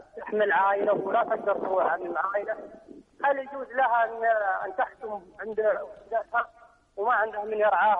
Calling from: Sudan; لأن عندنا في السودان هنا خرافات

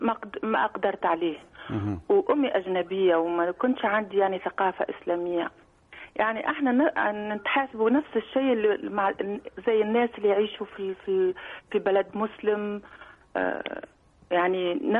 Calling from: France; من فرنسا مش من بريطانيا

